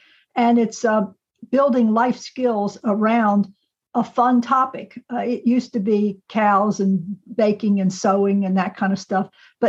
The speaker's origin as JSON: {"language": "English", "region": "Maryland", "country": "United States", "tie": "born or raised there", "said": "I did grow up in the state of Maryland."}